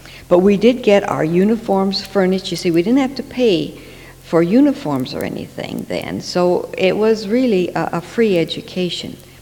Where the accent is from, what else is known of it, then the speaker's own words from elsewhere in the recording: Iowa, United States; And, well, to start with, I was born in Iowa, in central Iowa, right in the heart of the corn and the hog country, and lived there all of my youth.